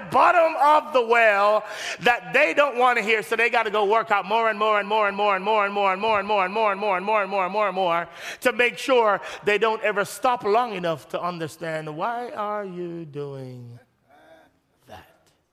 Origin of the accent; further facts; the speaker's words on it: Jamaica; Apart from the fact that I'm Jamaican